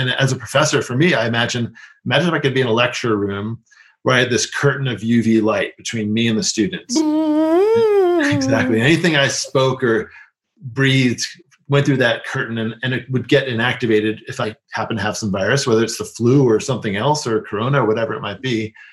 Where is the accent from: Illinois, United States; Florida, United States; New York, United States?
New York, United States; New York City; I grew up in New York City